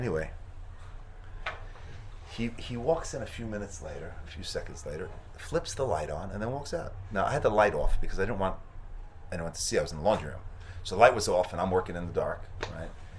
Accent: Teaneck, New Jersey, United States; I'm what they call a Harry, okay? I grew up in Teaneck, New Jersey.

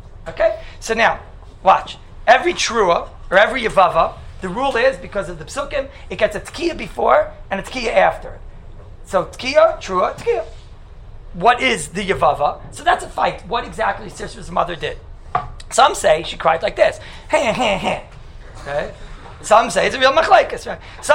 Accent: United States; And where I grew up in America, the way a Shvarim sounded was something like this.

